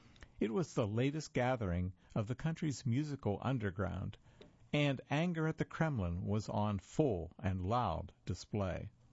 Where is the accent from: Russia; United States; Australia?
Russia; In the mid-1980s, when I was growing up in Russia, Moscow outlawed groups such as … along with dozens of underground bands.